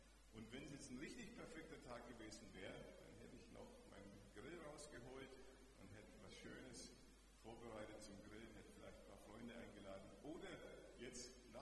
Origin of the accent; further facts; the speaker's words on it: Dinkelsbühl, Bavaria, Germany; Kommen tue ich aus Mittelfranken, das hört man gleich, und ich wohne auch noch gar nicht so weit weg von hier. Dinkelsbühl, Feuchtwangen, Wasserdröhlingen ist so meine Heimat, da bin ich aufgewachsen.